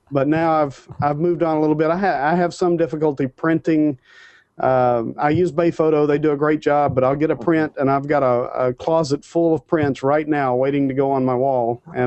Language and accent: English; Tennessee, United States; now in Homestead, United States; I live currently just south of Miami in Homestead, Florida. I grew up originally in East Tennessee, and that's where I started my photography there in 94.